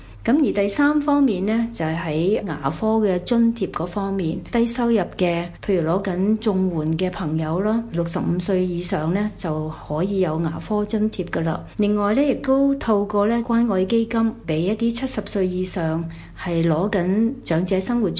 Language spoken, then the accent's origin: Cantonese; Hong Kong; 各位朋友大家好，我是香港的